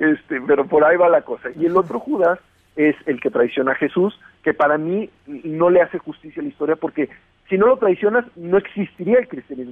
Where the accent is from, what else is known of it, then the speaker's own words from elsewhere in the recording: Mexico; porque como mexicanos a veces ni siquiera conocemos nuestra religión